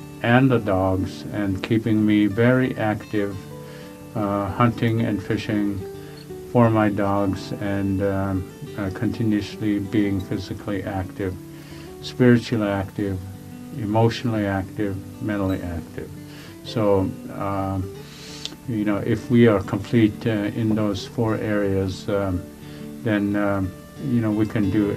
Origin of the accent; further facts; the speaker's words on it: Akiak, Alaska, United States; I'm from Akiak, Alaska. It's in the Kuskokwim River, and my date of birth is on September 29th, 1952. I am a proud Yupik from Akiak, and I know who I am. I know my language.